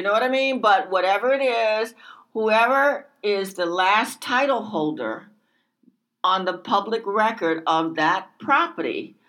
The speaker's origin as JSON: {"language": "English", "town": "Morgan City", "region": "Louisiana", "country": "United States", "tie": "born or raised there", "said": "You know I grew up in Morgan City."}